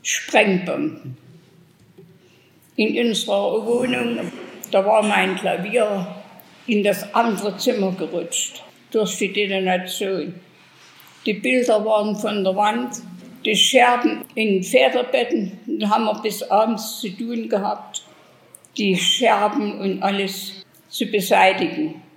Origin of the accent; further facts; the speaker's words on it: Chemnitz, Saxony, Germany; born there; Ich bin geboren in Chemnitz am 25.07.1930.